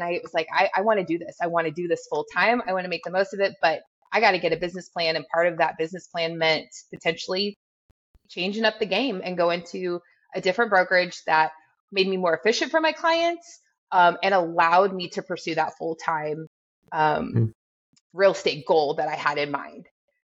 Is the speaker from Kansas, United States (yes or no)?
yes; Junction City, Kansas, United States; I'm from Junction City, Kansas.